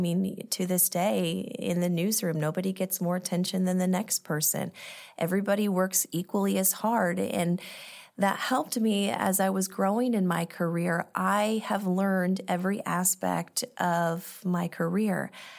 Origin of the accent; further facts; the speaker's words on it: Webster Groves, Missouri, United States; I grew up in Webster Groves. That's where my roots are.